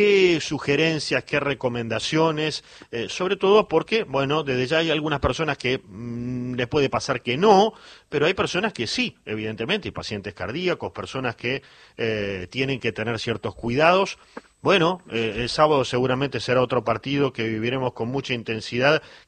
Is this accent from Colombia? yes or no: no; Argentina; por nuestra propia pertenencia como argentinos